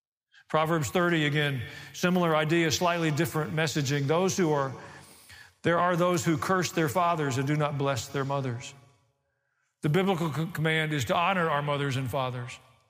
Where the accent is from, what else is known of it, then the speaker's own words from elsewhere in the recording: Tennessee, United States; I grew up in Tennessee around a lot of horses. We use woe a lot, but it's a little different woe.